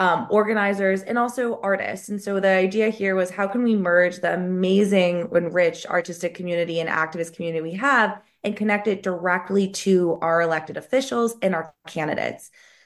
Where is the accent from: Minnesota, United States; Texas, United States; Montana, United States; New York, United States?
New York, United States; Woodstock; I am a Hudson Valley local. I am from Woodstock, and this entire team is from the community, which I think is really special.